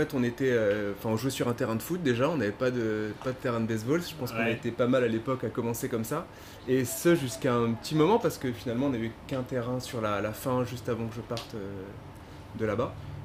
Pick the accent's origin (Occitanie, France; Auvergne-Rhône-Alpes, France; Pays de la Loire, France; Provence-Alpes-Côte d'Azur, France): Auvergne-Rhône-Alpes, France; Lyon; moi je suis de Lyon et j'ai grandi dans une petite ville qui est en banlieue lyonnaise.